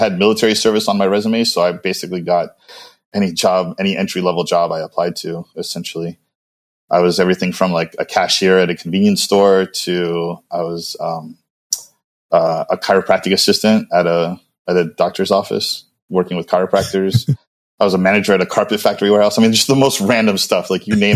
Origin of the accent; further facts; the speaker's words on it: New Orleans, Louisiana, United States; born there; also born or lived in Greece; I'm second generation born here in America. I was born in New Orleans and moved around a lot. I moved, my mom met a Greek guy, so my stepdad is Greek, and we moved to Greece for a little bit